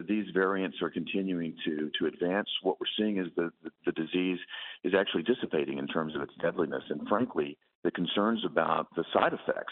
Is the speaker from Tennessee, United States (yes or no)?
yes; Tennessee, United States; I can tell you the folks back in my home state of Tennessee feel the same way you and I do about this.